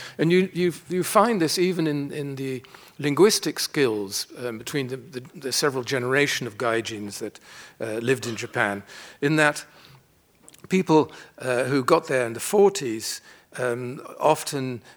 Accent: Netherlands; So I grew up in Holland with a Dutch father and a British mother who herself came from an Anglo-German Jewish family. And so I grew up bilingually, going back and forth between different cultures.

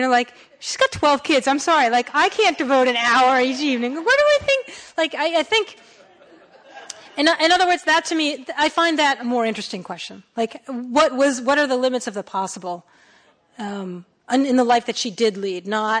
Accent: Massachusetts, United States; The street I grew up on in a town in Massachusetts was laid out on the 200th anniversary of Franklin's birth in 1906.

